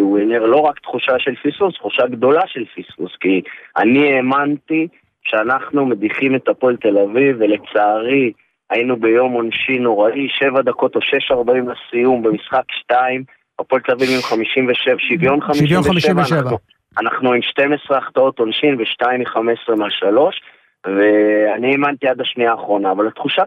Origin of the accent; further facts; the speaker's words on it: Northern District, Israel; אני חי בעמק, אני גדלתי בעמק, בשבילי זאת סגירת מעגל